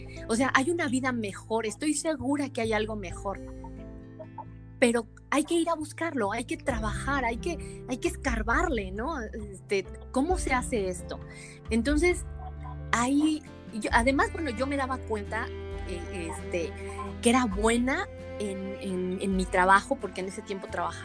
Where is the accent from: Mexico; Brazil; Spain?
Mexico; Mexico City; moved away as an adult; Sí, yo soy de la Ciudad de México. Yo viví ahí, pues, hasta los, ¿qué será? Como hasta los 20 años viví en la Ciudad de México.